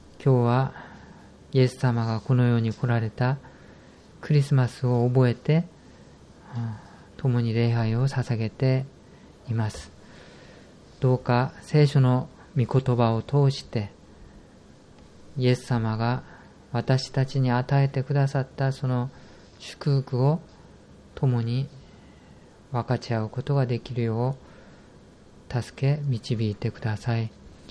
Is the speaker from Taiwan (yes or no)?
no; South Korea; Japanese is a second language; 私の生まれ育った韓国は日本と風習というか文化において似ているところが多いんですけれど、